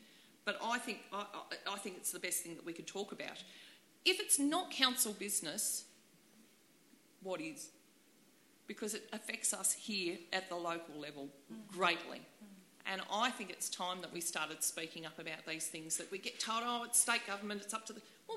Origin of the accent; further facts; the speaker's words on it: South Australia, Australia; I come from South Australia, working in hospitality, working in gambling venues.